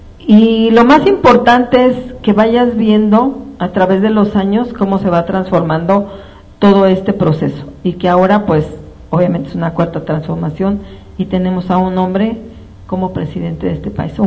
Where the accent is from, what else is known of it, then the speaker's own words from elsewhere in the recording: Mexico; te duele como mexicana, te duele como mujer que tienes una esperanza de que algo tiene que cambiar